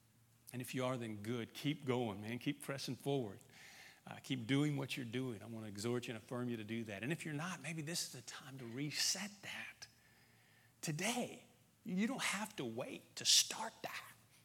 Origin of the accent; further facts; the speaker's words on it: Indiana, United States; My parents, I grew up in Indiana, and so my parents are still up there.